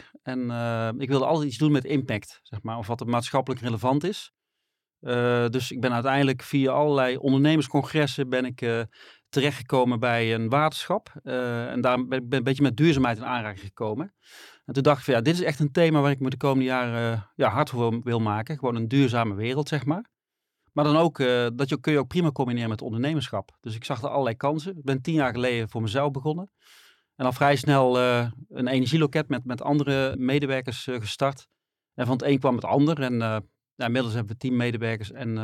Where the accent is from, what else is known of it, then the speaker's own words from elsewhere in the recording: Best, North Brabant, Netherlands; Ik kom uit Best.